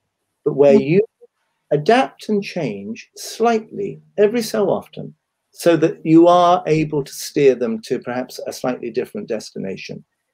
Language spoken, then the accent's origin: English; United Kingdom; In our team, we have a coffee morning on a Monday and an afternoon tea. We are very British.